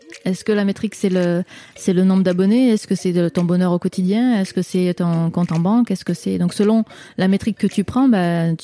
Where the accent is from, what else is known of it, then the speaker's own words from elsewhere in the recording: France; now in Quebec, Canada; Donc je suis française, mais je suis allée habiter au Québec en 2009.